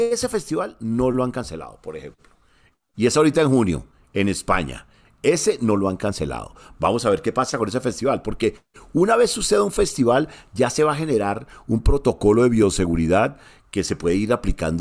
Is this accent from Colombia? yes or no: yes; Colombia; pero como somos los colombianos, diga yo